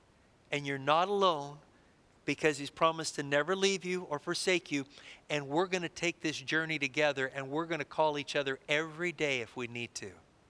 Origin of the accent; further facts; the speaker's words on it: Texas, United States; I'm from Texas in the United States.